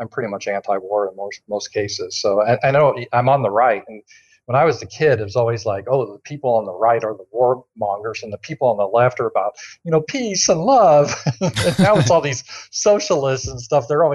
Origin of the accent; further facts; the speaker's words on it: the South, United States; I'm just from the South. I'm just a Southern guy